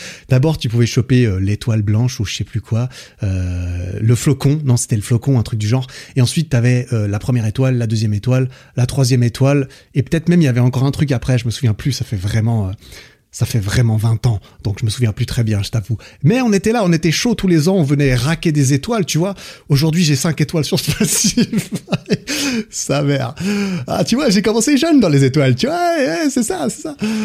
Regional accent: Switzerland; Vois-tu, je suis suisse, comme je l'ai dit, j'ai toujours habité à moins d'une heure des pistes

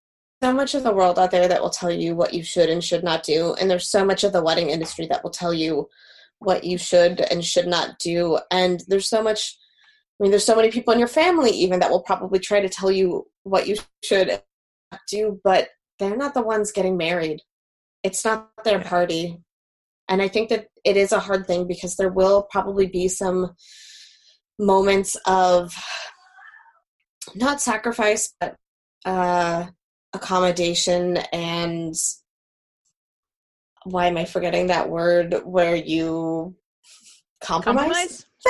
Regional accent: West Coast, United States; I grew up on the West Coast, and sunset over the ocean is still one of my favorite things.

